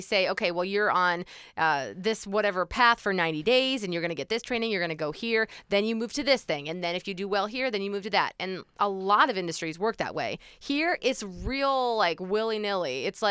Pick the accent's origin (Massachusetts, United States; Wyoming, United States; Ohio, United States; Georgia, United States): Ohio, United States; we started talking because we're both from Ohio.